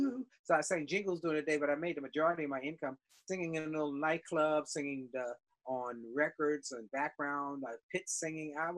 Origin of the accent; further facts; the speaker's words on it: Washington, District of Columbia, United States; I'm from Washington, D.C., still live in Washington, D.C. I'm a second generation Washingtonian. My mother was born in Washington as well. I grew up in Northwest Washington